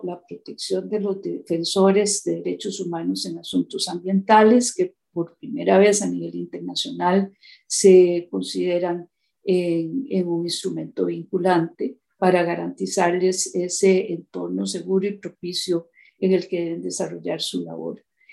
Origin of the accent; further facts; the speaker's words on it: Costa Rica; yo soy de Costa Rica.